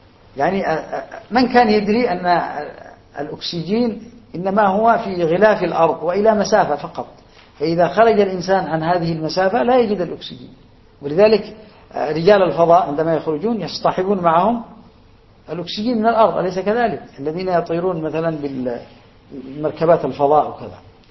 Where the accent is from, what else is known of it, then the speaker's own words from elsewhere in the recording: Yemen; يعني أنا أذكر عندنا في اليمن وصلنا إلى 40 حزب يمكن في بلد واحد، هذا اليمن بلد واحد